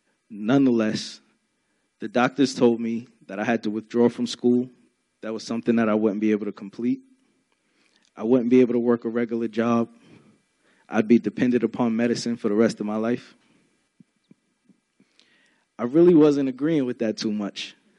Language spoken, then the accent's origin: English; Baltimore, Maryland, United States; also born or lived in Brooklyn, New York; I was born in Brooklyn, New York, August 9th of 1990. But soon after, my mother relocated here to Baltimore.